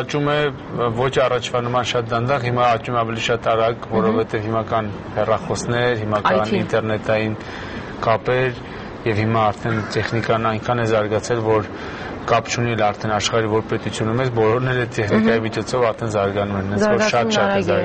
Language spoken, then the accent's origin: Armenian; Yerevan, Armenia; ես ընդհանրապես ծնվել եմ Երևանի միջնակարգ 99 միջնակարգ դպրոցում, ներքին Չարբախում, որտեղ ծնվել մեծացել եմ